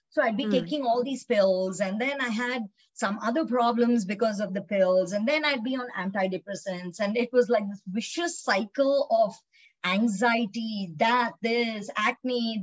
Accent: India; I was born and raised in India

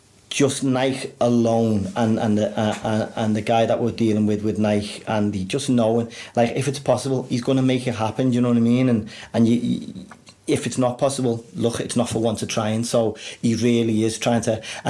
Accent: Liverpool, North West England, United Kingdom; I'm a Scouser

